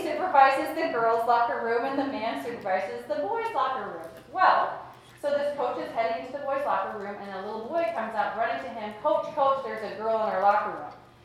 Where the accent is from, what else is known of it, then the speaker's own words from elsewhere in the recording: Wisconsin, United States; I grew up in Wisconsin